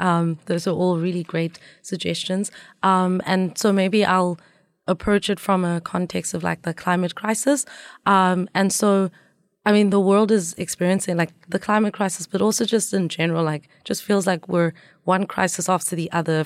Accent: South Africa; being South African, being African

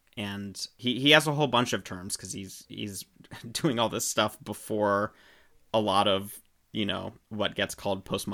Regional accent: United States; I mean, I'm an American, right?

